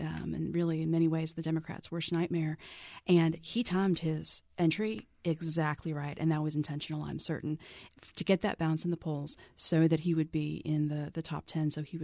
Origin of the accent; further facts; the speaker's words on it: Ohio, United States; and I grew up in Southern Ohio, graduated from The Ohio State University